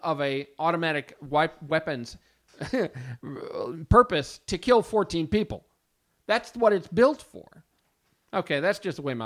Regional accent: Milwaukee, Wisconsin, United States; Luckily for me and my brother, we grew up in Milwaukee, which has an old German socialist background.

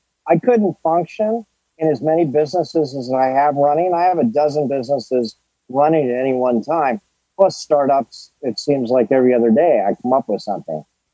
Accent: New Canaan, Connecticut, United States; I grew up in New Canaan, Connecticut.

